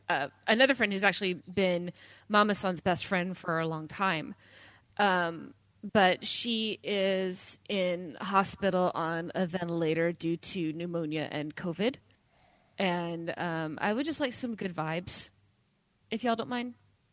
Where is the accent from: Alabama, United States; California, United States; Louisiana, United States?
Alabama, United States; As everyone knows, I'm from Alabama